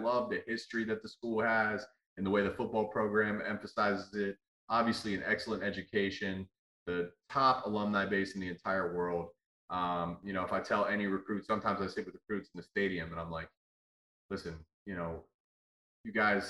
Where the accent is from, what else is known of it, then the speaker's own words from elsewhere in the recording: Pickerington, Ohio, United States; Taco Charlton, he went to Pickerington Central from my hometown.